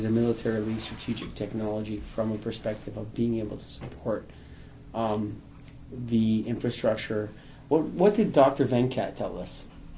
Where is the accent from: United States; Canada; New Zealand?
Canada; and as a Canadian, I look at America, and we look to America for leadership, we really do.